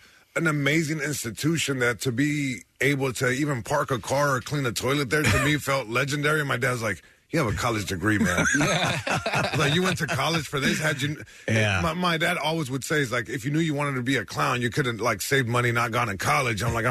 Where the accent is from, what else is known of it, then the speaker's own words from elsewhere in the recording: Long Beach, California, United States; Like, it was just like, my parents are from Mexico. I'm born and raised in Long Beach.